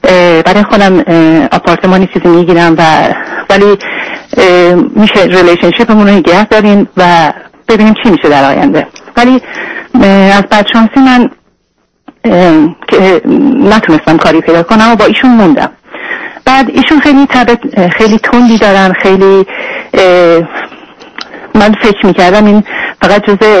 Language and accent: Persian; Iran; من خودم ایرانی هستم